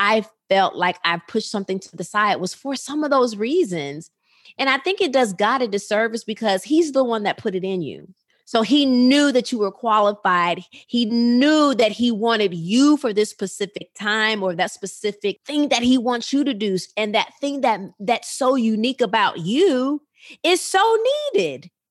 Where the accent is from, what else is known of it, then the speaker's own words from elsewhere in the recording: Rockford, Illinois, United States; Listen, I'm a girl from Rockford, Illinois, who believe I've been assigned to inspire and empower and make impact